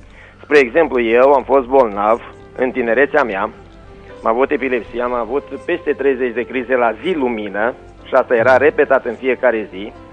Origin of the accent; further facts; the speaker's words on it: Zebrani, Arad County, Romania; Deci, fratele Teofil Băbuț, asigur ne cunoaștem … din Zebrani.